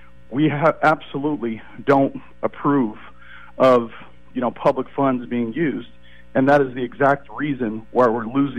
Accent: Oakland, California, United States; We've been born and raised in Oakland through all of its adversity.

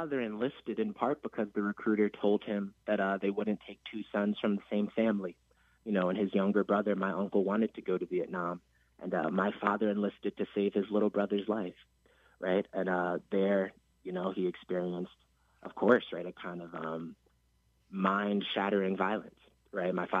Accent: New York, United States; So I'm from New York originally, and you know, I first learned the name Amadou Diallo when I was 11 years old.

